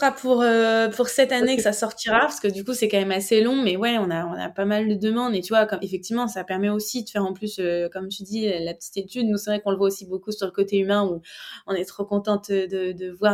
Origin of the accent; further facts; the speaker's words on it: northern France, France; je viens du nord de la France